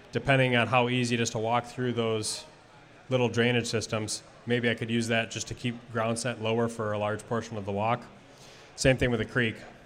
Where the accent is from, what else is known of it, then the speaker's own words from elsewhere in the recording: Wisconsin, United States; I grew up in Wisconsin, and the number of hunters that I see gun hunting in public places in Minnesota far exceeds in a lot of scenarios.